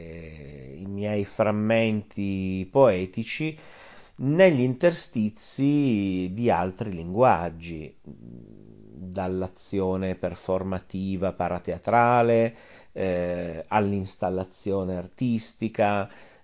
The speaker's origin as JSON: {"language": "Italian", "town": "Aosta", "region": "Aosta Valley", "country": "Italy", "tie": "born there", "said": "sono nato nel 76 ad Aosta"}